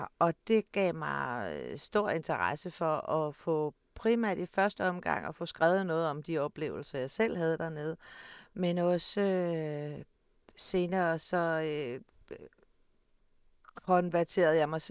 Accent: Copenhagen, Capital Region of Denmark, Denmark; also born or lived in South Africa; Jeg er vokset op inde i Indre By, inde i København, og jeg har egentlig boet i byen altid, til jeg også sådan cirka for 20 år siden, flyttede lidt væk for at få lidt mere natur omkring mig. Og tidligere så har jeg boet en periode i Sydafrika.

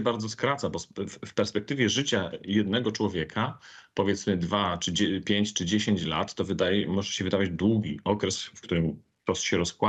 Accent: Łódź Voivodeship, Poland; Pochodzę z centralnej Polski, z województwa łódzkiego.

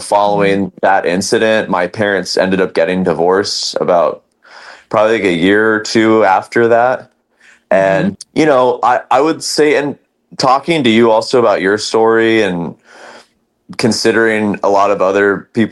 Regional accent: Los Angeles, California, United States; you know, I'm from LA. I grew up like in the Venice Beach area.

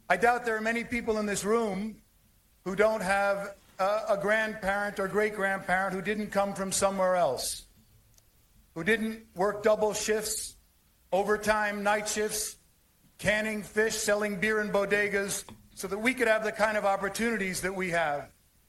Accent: United States; I'm actually not Ukrainian, Ambassador. I'm American

